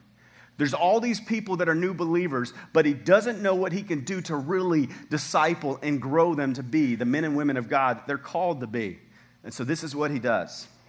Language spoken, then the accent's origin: English; the South, United States; you can tell I'm from the South.